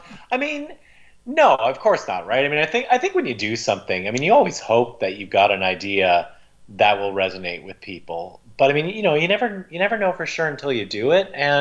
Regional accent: Montreal, Quebec, Canada; born there; Yeah, I was born in Montreal. That's correct.

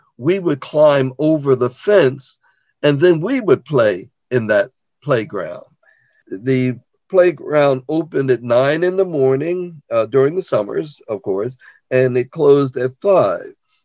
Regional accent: Wilmington, United States; born there; a grain company on East 4th Street in Wilmington, and by the way, I was born on East 5th Street

